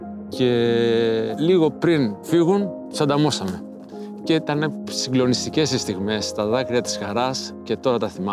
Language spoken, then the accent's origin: Greek; Athens, Attica, Greece; Γεννήθηκα το Μάιο του 1962 στην Αθήνα και μεγάλωσα στο Άνω Ηλίου Μεγάλεο, μια περιοχή που βρίσκεται κοντά στο Χαϊδάρι.